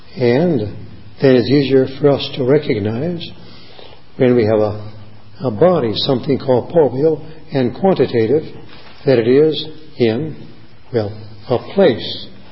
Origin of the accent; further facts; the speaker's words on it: Cleveland, Ohio, United States; some years ago I happened to be in Cleveland, my hometown